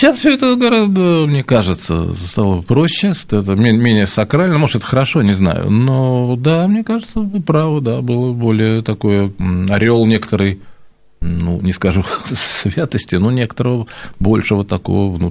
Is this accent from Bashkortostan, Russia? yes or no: no; Saint Petersburg, Russia; Я же питерский, вообще-то, я здесь жил